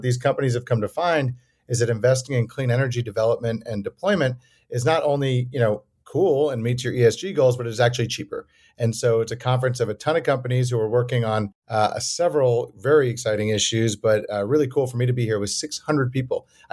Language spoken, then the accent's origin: English; Madison, Wisconsin, United States; also born or lived in New York; I'm a Midwestern guy. I was born in, I was born in New York, but grew up in Madison.